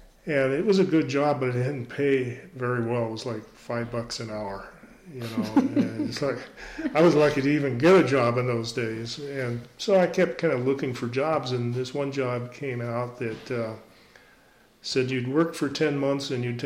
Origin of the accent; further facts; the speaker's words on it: Applewood, Colorado, United States; also born or lived in Denver, United States; Well, I was born in Denver, Colorado. And I had a pretty normal, you know, childhood. We lived out in Jefferson County near a golden place called Applewood. And went to Wheat Ridge High School.